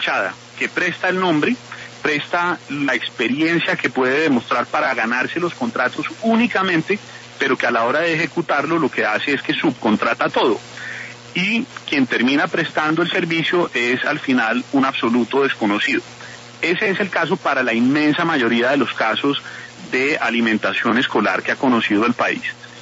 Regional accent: Colombia; tenemos que cumplir como colombianos

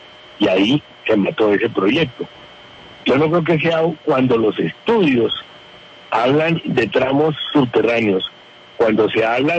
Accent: Bogotá, Colombia; como bogotano de 69 años de estar aquí volteando por esta ciudad

